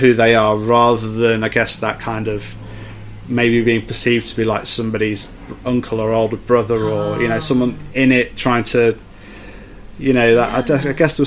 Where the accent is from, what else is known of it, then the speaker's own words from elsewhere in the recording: Derby, East Midlands, United Kingdom; So, I'm from Derby, which is like a small city in the North Midlands, and I was from a very particular bit of Derby, which is very, very white, working class kind of area.